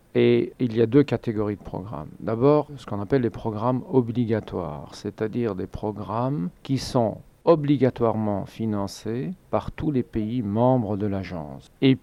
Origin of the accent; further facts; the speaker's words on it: Belgium; je suis belge